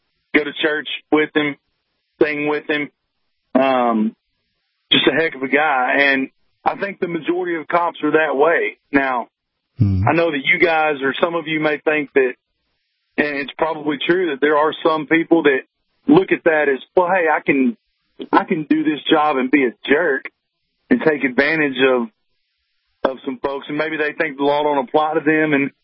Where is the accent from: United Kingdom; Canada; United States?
United States; the South; Well, I'm from the South. Big words are, you know, they're hard.